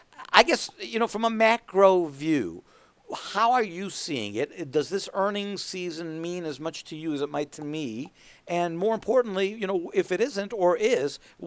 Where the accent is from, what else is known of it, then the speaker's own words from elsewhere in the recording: United States; I cannot get an offshore account open because I'm an American.